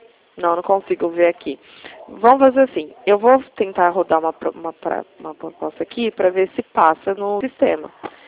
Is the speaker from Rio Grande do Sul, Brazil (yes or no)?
no; São Paulo, Brazil; Sou do estado de São Paulo.